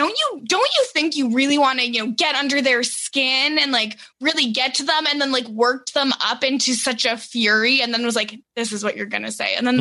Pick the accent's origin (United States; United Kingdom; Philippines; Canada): Canada; I'm 28 from Canada.